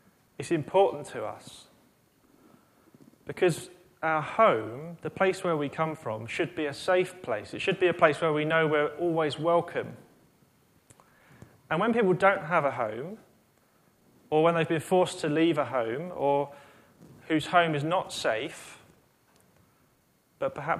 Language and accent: English; England, United Kingdom; I kind of know that I am British, apart from when it comes to sport. And when it gets to sport, I'm not British, I'm English.